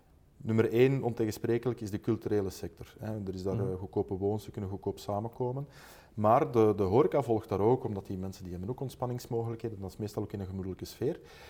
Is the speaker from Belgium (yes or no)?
yes; Belgium; dat is anderzijds een economisch gegeven voor ons als Belgen.